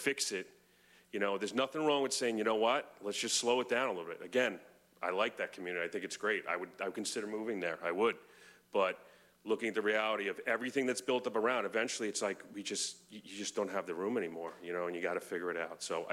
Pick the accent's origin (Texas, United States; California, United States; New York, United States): New York, United States; moved away as an adult; I moved here about 4 years ago. I'm from New York.